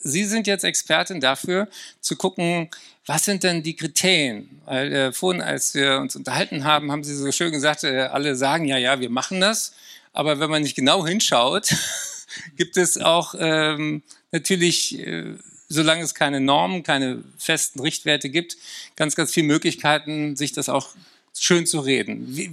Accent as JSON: {"language": "German", "region": "Berlin", "country": "Germany", "tie": "born or raised there", "said": "Ich bin aufgewachsen in Berlin in einer Sozialsiedlung."}